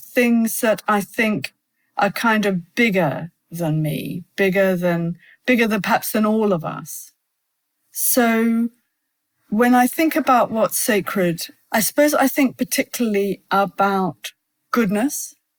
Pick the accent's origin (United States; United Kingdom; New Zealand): New Zealand; Well, I grew up in New Zealand